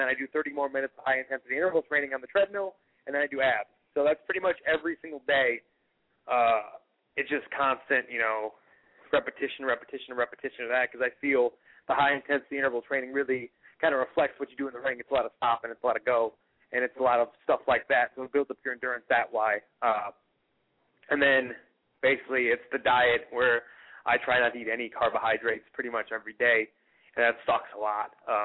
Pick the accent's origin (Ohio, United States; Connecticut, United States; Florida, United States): Ohio, United States; Cleveland; Yes, that is for AIW in Cleveland, Ohio, my hometown.